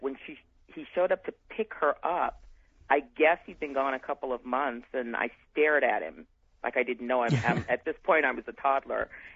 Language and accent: English; Ohio, United States; I used a lot of the geography where I grew up in Ohio in my books